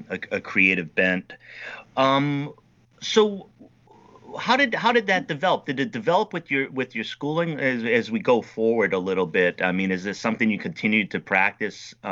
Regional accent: United States; I mean, so I'm an American over here, recently started painting and things like this

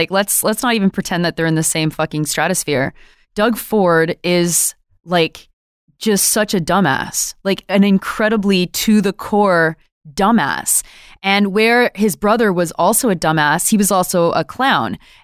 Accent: Canada; Yeah, it's also as Canadian as maple syrup to just like pretend that we don't suck.

